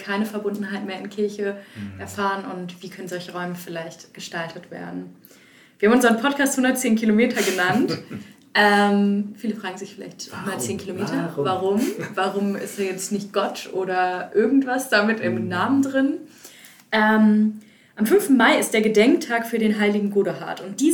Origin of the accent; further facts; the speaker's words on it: Hanover, Lower Saxony, Germany; ich bin 26 Jahre alt, wohne seit 2 Monaten wieder in Hannover, also ich komme hier aus der Region Hannover